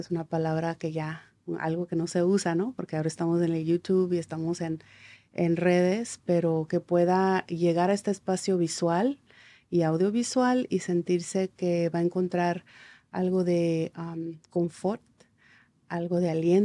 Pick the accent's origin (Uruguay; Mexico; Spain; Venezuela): Mexico; Sonora; Vengo de muchos lados. Soy del desierto, de las montañas de Sonora, que es un estado que está al norte de México. Vengo del cobre. Cuando digo eso es porque el lugar de donde soy está rodeado de cobre, literalmente, muchas minas.